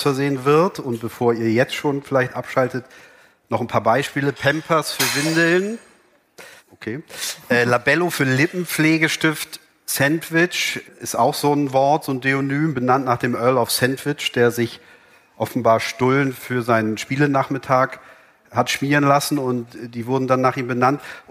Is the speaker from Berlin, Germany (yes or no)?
no; Bremen, Germany; born there; Stimmt, ich bin gebürtiger Bremer.